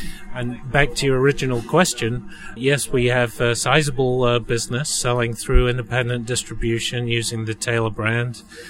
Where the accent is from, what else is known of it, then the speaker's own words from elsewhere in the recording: England, United Kingdom; now in United States; I'm originally from England, moved here in 1987, so 32 years in the flooring industry in the U.S.